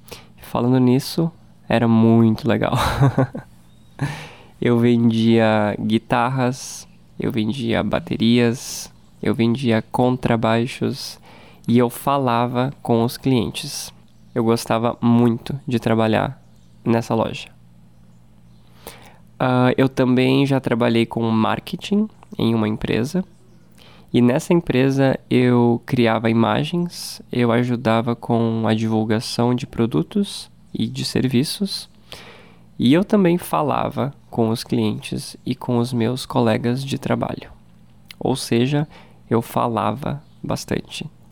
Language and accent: Portuguese; Brazil; Eu moro no Brasil e, por isso, eu sou brasileiro. E eu falo português brasileiro. Eu tenho 30 anos